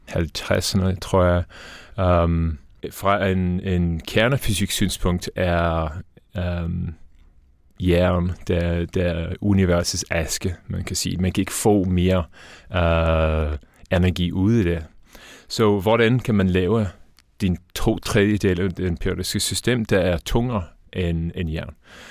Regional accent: Dublin, Leinster, Ireland; Danish is a second language; now in Denmark; Jeg er faktisk irsk. Jeg kommer fra Dublin oprindeligt i Irland

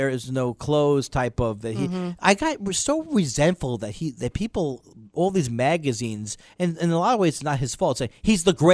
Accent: Long Island, New York, United States; those are the people I grew up with on Long Island who were bullies

